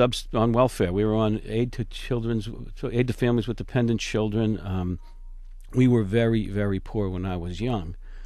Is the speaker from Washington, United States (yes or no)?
no; Boston, Massachusetts, United States; I grew up in Boston, the second oldest of four children